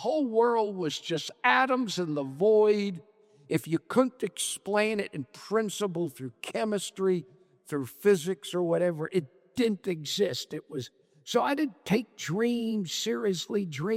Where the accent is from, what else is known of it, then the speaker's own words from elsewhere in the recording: Miami Beach, Florida, United States; also born or lived in Europe; Well, I graduate college and I move back to Miami Beach. I grew up in Miami Beach.